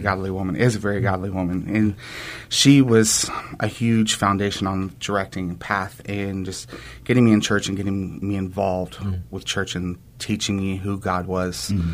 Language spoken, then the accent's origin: English; Rowan, Indiana, United States; growing up in Rowan, Indiana, a little 200, 300 person town. You can literally sit in the middle and see all four edges of the town.